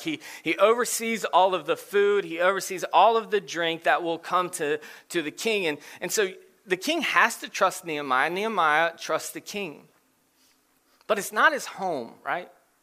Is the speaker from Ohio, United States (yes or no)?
yes; Cincinnati, Ohio, United States; I grew up in Cincinnati as a Steelers fan.